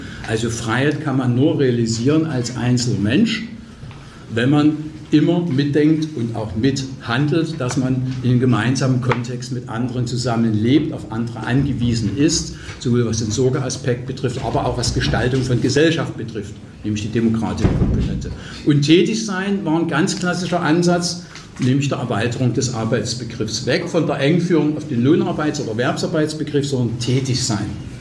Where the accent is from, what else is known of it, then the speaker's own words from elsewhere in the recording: Dresden, Saxony, Germany; Dresden, das ist meine Heimatstadt, in Sachsen, in Deutschland